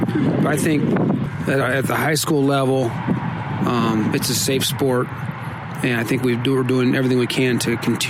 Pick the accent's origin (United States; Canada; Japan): United States; Mallard, Iowa; Growing up in Mallard, Iowa, 30 years ago